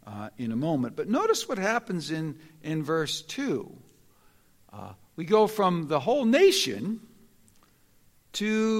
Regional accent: United States; as one American and as an experiencer of what Americans experience

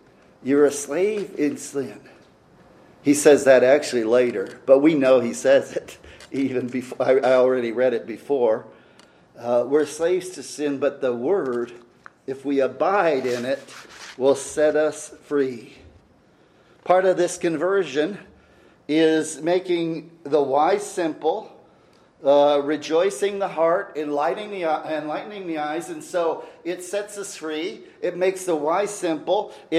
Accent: Illinois, United States; also born or lived in Chicago; I was brought up in Illinois and lived near Chicago, was born in Chicago, and I went to see the Sears Tower.

